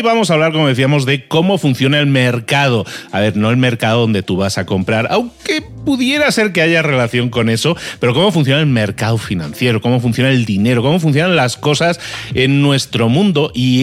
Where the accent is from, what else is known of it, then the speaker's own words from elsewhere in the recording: Spain; now in Mexico; yo como soy de España, pero vivo en México, tengo ese doble calendario también en la mente